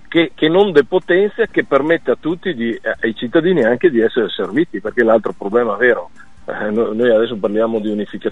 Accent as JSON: {"language": "Italian", "town": "Sedico", "region": "Veneto", "country": "Italy", "said": "io sono di Sedico, quindi non è che il Cadore è un po' distante, no?"}